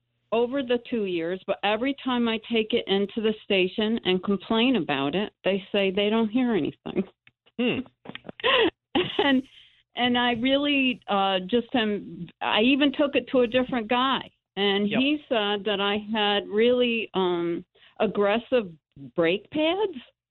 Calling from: New York, United States; I'm calling from the Adirondack, so I'm sorry if I don't have very good you can't hear me.

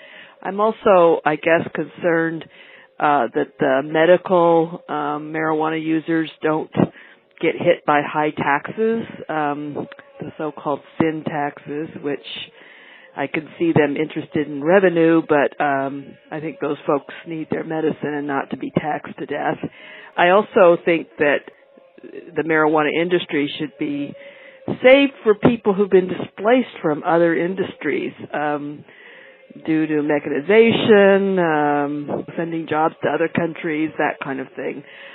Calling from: San Francisco, California, United States; I'm calling from San Francisco.

